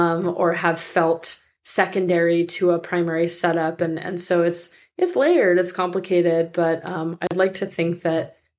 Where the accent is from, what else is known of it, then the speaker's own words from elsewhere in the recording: Chatsworth, California, United States; I grew up in Chatsworth, which is where Spahn Ranch was, which is where the Manson family lived.